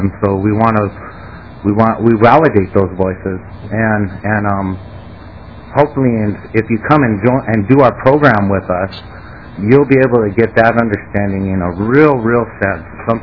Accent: Los Angeles, California, United States; I was homeless, and I grew up in East LA, and I'm Native, and I am Chicano, and I made it to the U of M

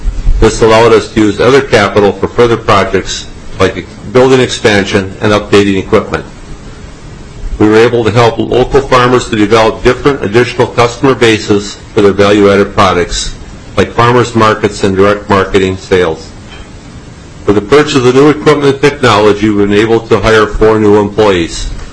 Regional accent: Hampton, Minnesota, United States; I'm from Hampton, Minnesota. I own Greg's Meat Processing. I started it at 23 years old on the family farm

